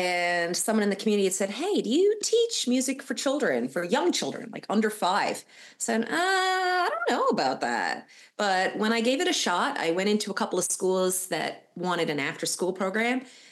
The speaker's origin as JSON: {"language": "English", "region": "Newfoundland and Labrador", "country": "Canada", "tie": "born or raised there", "said": "what I grew up with in Newfoundland with my parents constantly making music with me"}